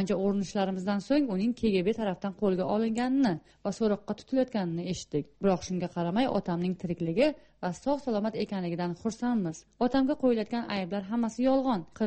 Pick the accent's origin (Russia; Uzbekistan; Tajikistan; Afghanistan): Tajikistan; now in Kyrgyzstan; Biz asli Tojikistonlikmiz. Tojikiston bizning vatanimiz.